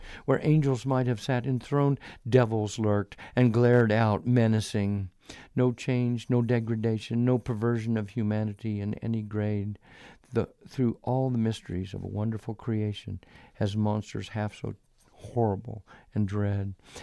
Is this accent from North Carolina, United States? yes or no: no; Topeka, Kansas, United States; I grew up in Topeka, Kansas, and my father was the clinical director, a psychiatrist, and trained at Menninger Foundation in Topeka.